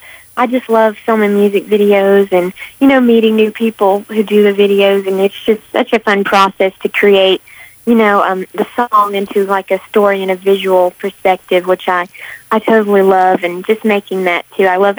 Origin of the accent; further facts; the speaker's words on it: North Carolina, United States; I'm actually doing a thing in North Carolina, my hometown, next week with Imagination Library